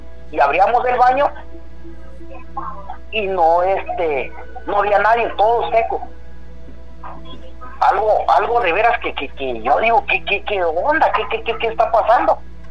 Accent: Oaxaca, Mexico; now in Mexicali, Mexico; yo aquí radico en Mexicali, Baja California, pero soy del estado de Oaxaca.

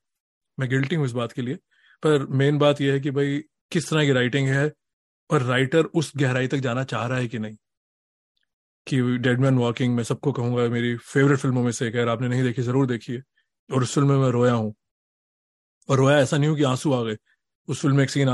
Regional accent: Delhi, India; now in Boston, United States; जैसे मैं दिल्ली से हूँ, मैं खाने का एग्जाम्पल दूंगा, तो मैं 27 साल से बॉस्टन में ये कंपेयर कर रहा हूँ

